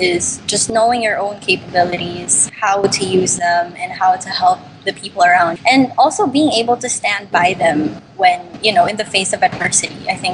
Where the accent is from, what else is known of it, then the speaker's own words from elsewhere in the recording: Manila, Metro Manila, Philippines; I'm 23 years old. I'm from Manila, Philippines.